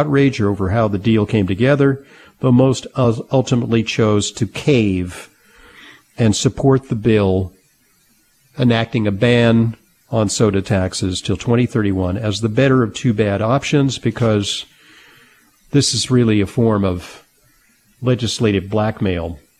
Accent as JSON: {"language": "English", "town": "Santa Monica", "region": "California", "country": "United States", "tie": "born or raised there", "said": "Assemblyman Richard Bloom, who's from my hometown, Santa Monica, California"}